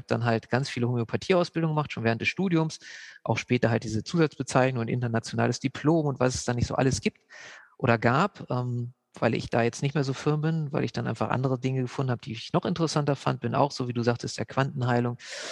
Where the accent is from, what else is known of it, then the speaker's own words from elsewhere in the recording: Lower Saxony, Germany; also born or lived in Nuremberg; Ich bin in Nürnberg geboren, habe da aber nie, also ich kann mich gar nicht an die Stadt erinnern, so leider, soll ja sehr schön sein da. Bin dann in der Nähe von Braunschweig in Niedersachsen aufgewachsen.